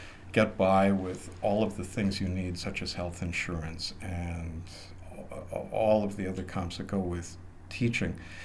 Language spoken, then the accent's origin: English; Minnesota, United States; It's a wonderful area for writers. I'm from Minnesota, and there are plaques for Sinclair Lewis, F. Scott Fitzgerald, Robert Bly was around when I grew up